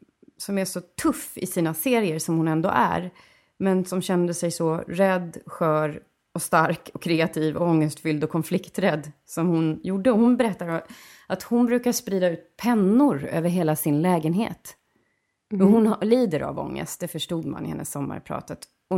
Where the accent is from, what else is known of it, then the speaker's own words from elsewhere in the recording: Uppsala, Uppsala County, Sweden; Men det är för att jag är från Uppsala, så kan jag det.